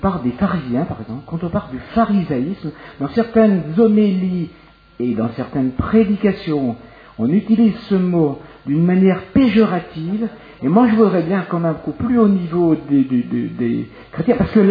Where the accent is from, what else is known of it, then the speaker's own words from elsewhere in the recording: Champs-sur-Saône, Bourgogne-Franche-Comté, France; je suis originaire de Champs-sur-Saône, je vais à Champs-sur-Saône